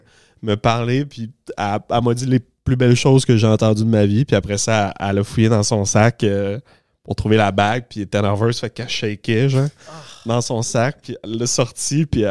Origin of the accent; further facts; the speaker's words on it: Quebec, Canada; chez nous au Québec.